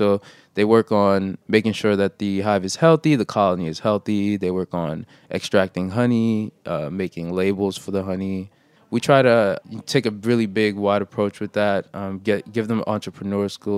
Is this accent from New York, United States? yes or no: yes; Brooklyn, New York, United States; also born or lived in Haiti; I was born in Haiti, but I was raised in Brooklyn.